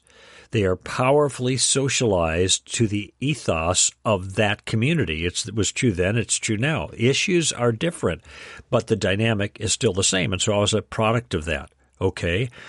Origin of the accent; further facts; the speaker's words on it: Chicago, Illinois, United States; also born or lived in Wisconsin; Incidentally, I was born in Chicago, grew up most of my life in Chicago at that point in the suburbs, except for the first 5 years that I spent on a farm in northern Wisconsin.